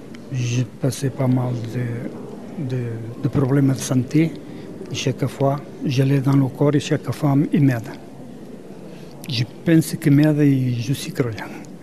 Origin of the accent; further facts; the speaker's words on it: Portugal; French is a second language; now in Foix, France; j'habite Foix sur Ariège et je suis portugais. Il y a 40 ans que j'arrive en France, j'arrive en 76 et je me considère déjà plus français que portugais.